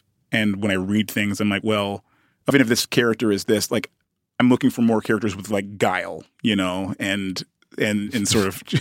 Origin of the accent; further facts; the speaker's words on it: United Kingdom; But that I was British, maybe a couple other people.